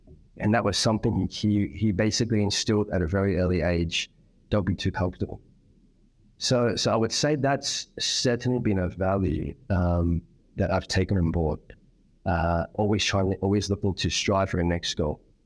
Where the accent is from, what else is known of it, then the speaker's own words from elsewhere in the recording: Sydney, New South Wales, Australia; back in 1987. So a fairly young age, and spent most of my formidable years growing up in Sydney. Went to the local schools there.